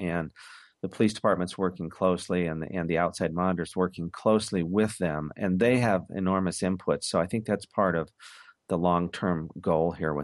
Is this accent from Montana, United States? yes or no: no; Portland, Oregon, United States; However, I grew up in the Portland area and I'm from there.